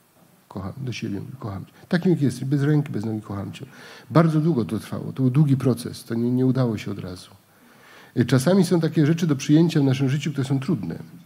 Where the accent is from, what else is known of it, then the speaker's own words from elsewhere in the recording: Greater Poland Voivodeship, Poland; Ja jestem z Wielkopolski.